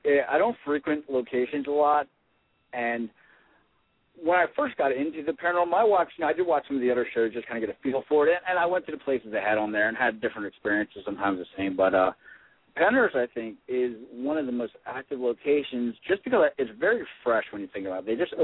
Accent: Pennsylvania, United States; It's my hometown, too, which is kind of ironic.

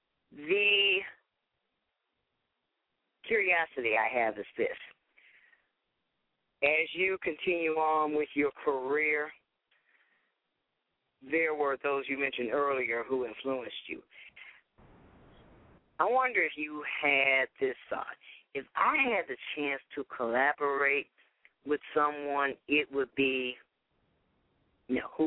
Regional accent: Toledo, Ohio, United States; since I'm from Toledo, Ohio

